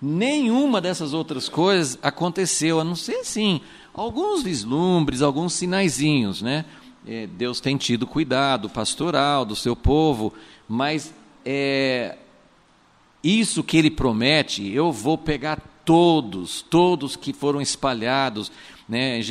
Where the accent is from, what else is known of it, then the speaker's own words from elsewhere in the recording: United States; moved away; eu cresci, né, nos Estados Unidos